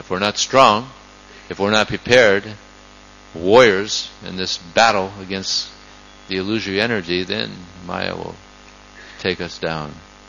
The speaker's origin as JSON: {"language": "English", "region": "California", "country": "United States", "tie": "born or raised there", "said": "I grew up in Southern California, USA."}